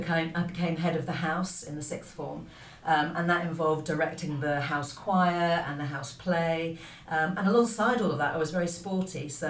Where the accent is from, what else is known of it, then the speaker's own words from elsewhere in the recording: Newbury, South East England, United Kingdom; I went to a choir kind of summer school in Berkshire because I grew up in Newbury.